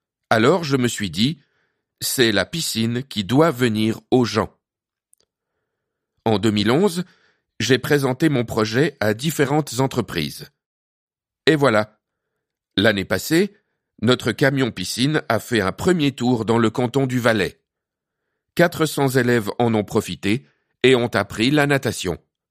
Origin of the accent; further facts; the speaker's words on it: Morocco; born there; Je suis né au Maroc et j'y ai vécu pendant une trentaine d'années.